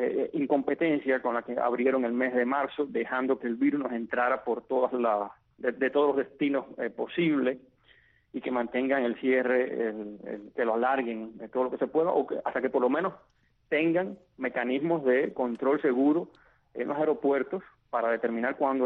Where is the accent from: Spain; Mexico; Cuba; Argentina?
Cuba; a mí como cubano